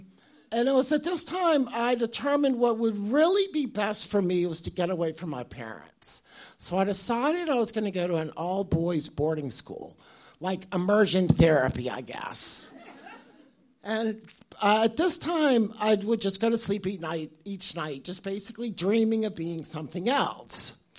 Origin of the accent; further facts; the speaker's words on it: Virginia, United States; I'm originally from Virginia.